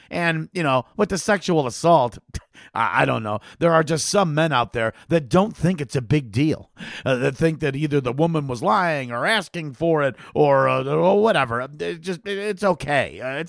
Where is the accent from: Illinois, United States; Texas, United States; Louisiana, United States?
Illinois, United States; First, we'll start in Illinois here, my home state.